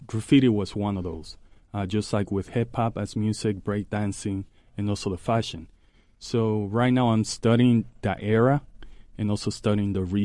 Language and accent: English; New York, United States; now in Indianapolis, United States; No, I live here in Indianapolis. Mm-hmm. This is home.